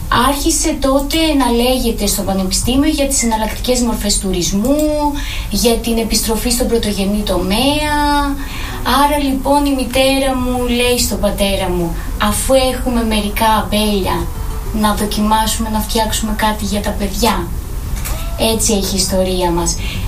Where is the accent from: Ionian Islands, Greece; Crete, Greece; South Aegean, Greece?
Crete, Greece; Rethymno; Γεννήθηκα και μεγάλωσα στο Ρέθυμνο. Οι ρίζες μας, η καταγωγή μου είναι από την Πατσαμαρίου, που βρίσκεται και το Ινοποιείο αυτή τη στιγμή.